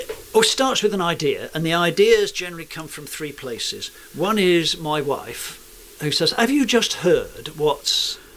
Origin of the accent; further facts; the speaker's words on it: South East England, United Kingdom; born there; Well, I was born on the Isle of Wight, but I've learnt some of the language